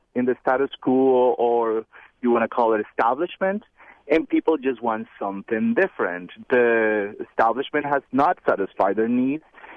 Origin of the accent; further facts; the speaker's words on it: Colombia; I'm from Colombia, by the way, so I have seen a little bit of what happens in the world with this